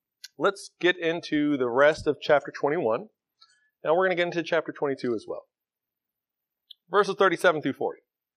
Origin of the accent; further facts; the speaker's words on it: the South, United States; accent: southern; I cannot pronounce that with my southern accent.